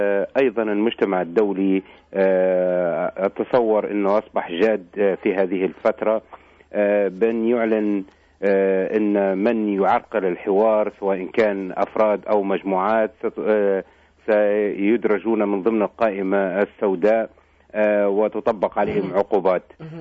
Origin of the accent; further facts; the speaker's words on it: Libya; نحن كليبيين نثمن هذا الدور